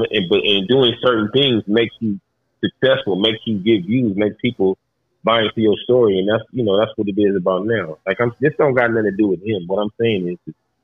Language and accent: English; San Diego, California, United States; I'm from San Diego. I'm from 2 hours away from where he was at.